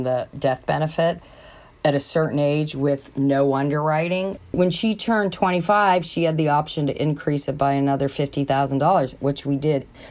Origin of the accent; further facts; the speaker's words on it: Youngstown, Ohio, United States; now in Boston, United States; I live outside of Boston, and I am a sales director for EIS. I grew up in Youngstown, Ohio. I was one of five children